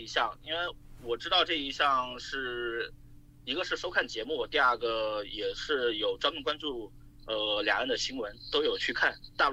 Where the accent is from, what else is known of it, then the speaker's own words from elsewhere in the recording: Hunan, China; 我简单介绍一下吧，我是湖南人，大陆人